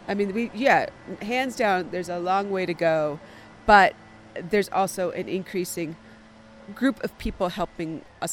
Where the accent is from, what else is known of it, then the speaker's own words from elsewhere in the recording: Wisconsin, United States; We're from Wisconsin, so of course there's good cheese on the plate